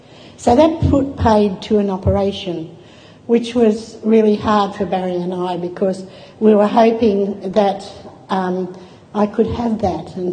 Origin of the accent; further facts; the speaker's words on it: Windale, New South Wales, Australia; also born or lived in Gateshead; We come from Lake Macquarie in a town called Windale. I think everybody here would know Windale. It is 97% government housing, or was in the 90s.